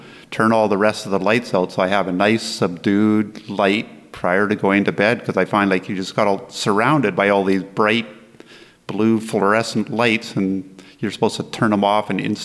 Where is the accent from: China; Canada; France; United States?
Canada; I'm from Canada, and right now where I live, the sun doesn't even rise until about 9 a.m.